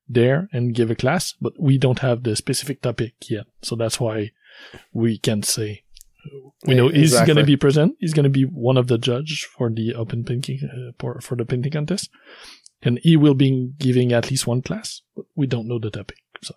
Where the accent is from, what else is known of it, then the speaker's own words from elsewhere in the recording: Quebec, Canada; We're from La Belle Province, as the title of the show says, so the event is taking place at Collège André Grasset in Montreal, Quebec, Canada.